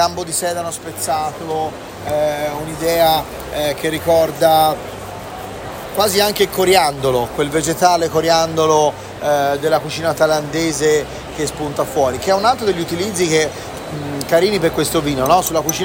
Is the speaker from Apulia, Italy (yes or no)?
no; Tuscany, Italy; a me da toscano mi viene in mente il cacciucco